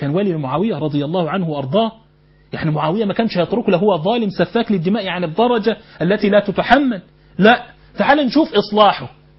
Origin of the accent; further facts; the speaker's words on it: Egypt; الموتى عندنا في مصر لهم أصوات معتمدة.